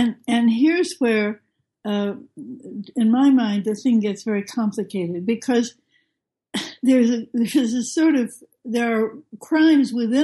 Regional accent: United States; So, of course, as an American, I have to look at the responsibility of my own country

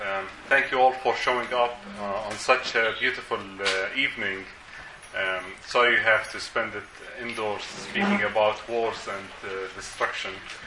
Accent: Iraq; English is a second language; also born or lived in Jordan / Saudi Arabia; now in United States; My father is a Palestinian from Jenin, and my mother is an Iraqi from Baghdad. And I grew up mostly in the Middle East, between Iraq and Jordan and Saudi Arabia, and immigrated to the United States in 2005

